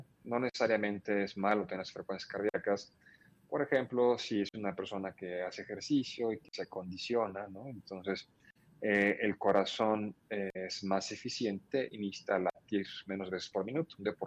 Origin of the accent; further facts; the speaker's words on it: Mexico; La dieta autóctona de nosotros como mexicanos es saludable